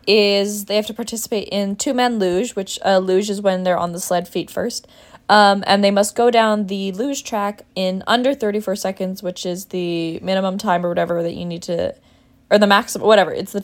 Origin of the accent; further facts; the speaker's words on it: Canada; maybe this is me being an ignorant Canadian, but I feel like growing up in Canada